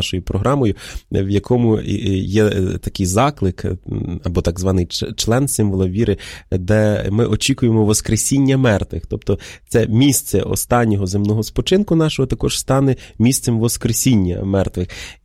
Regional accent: Podillia, Ukraine; І вони от зараз були на моєму рідному Поділлі

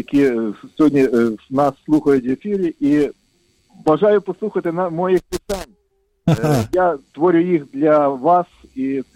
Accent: Lviv, Lviv Oblast, Ukraine; also born or lived in Stavchany; Народився я біля Львова, є таке невеличке село Ставчани. Виріс фактично у Львові, ще там закінчив школу.

